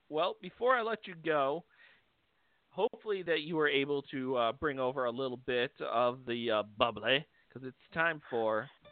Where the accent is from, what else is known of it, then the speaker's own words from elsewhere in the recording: Canada; since we are from the Great White North.